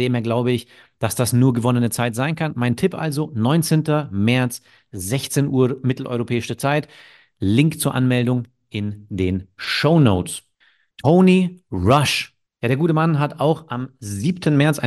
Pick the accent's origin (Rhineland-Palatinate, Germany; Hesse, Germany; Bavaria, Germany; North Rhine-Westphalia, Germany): Bavaria, Germany; Munich; aus meiner Heimatstadt München